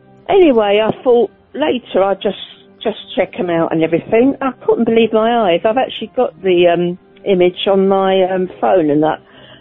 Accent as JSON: {"language": "English", "town": "Holland-on-Sea", "region": "East of England", "country": "United Kingdom", "said": "because as you know, I'm from Holland-on-Sea in Essex."}